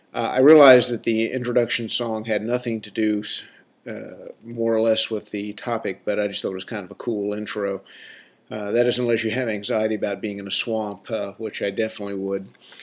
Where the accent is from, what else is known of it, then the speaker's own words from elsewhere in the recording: the South, United States; And I'm from the South, so I can make fun of it, guys.